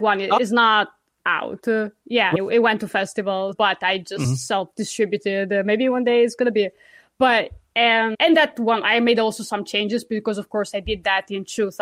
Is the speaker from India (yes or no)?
no; Italy; English is a second language; now in United States; And I'm Italian, so I'm an immigrant here. So I get to see, I grew up in Europe, obviously in Italy, and I come to this country